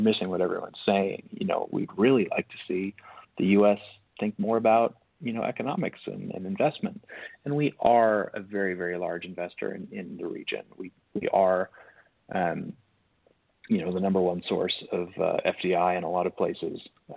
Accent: Idaho, United States; Yeah, my home state, Idaho, actually hosts a Singapore Air Force squadron at Mountain Home

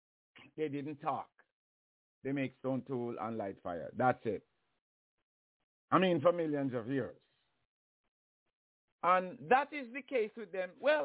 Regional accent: Jamaica; I come from Jamaica.

